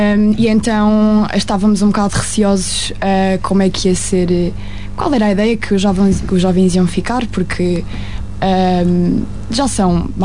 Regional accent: Lisbon, Portugal; Porque pronto, nós somos de Lisboa neste caso.

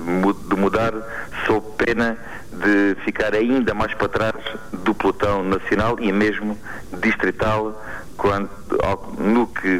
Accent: Ourique, Beja, Portugal; para que eu próprio pudesse disponibilizar-me para servir a minha terra. Ourique é um concelho com fortes tradições sociais-democratas

